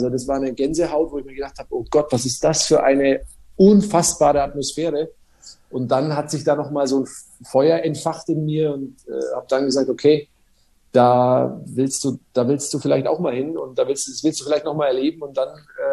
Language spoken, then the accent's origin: German; Nuremberg, Bavaria, Germany; ich bin ja in Nürnberg quasi in der Haller-Wiese-Klinik geboren.